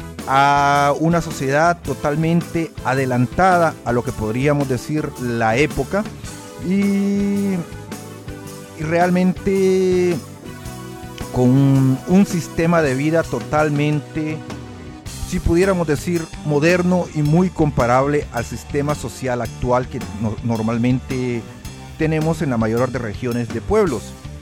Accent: El Salvador; por supuesto mi tierra, El Salvador.

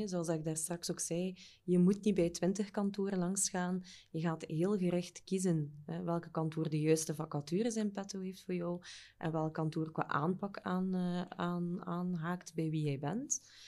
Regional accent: Flanders, Belgium; En als de strepen verdiend zijn, gaan we daar als Vlaming misschien ook nog niet zo snel mee te koop lopen.

